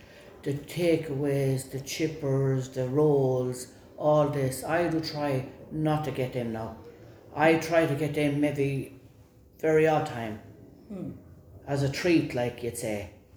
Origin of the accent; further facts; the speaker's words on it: Mullingar, Westmeath, Ireland; born there; I was born in County Westmeath in Ireland, Mullingar. I come from a family of seven.